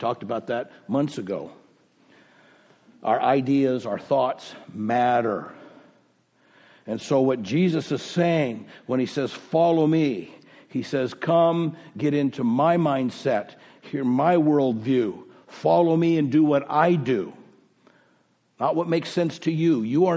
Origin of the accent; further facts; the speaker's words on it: Oceanside, California, United States; I grew up in Oceanside, California. Oceanside, doesn't that sound good?